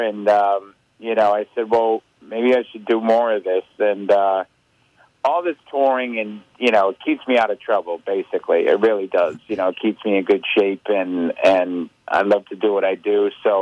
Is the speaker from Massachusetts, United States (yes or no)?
yes; Boston, Massachusetts, United States; I'm from Boston.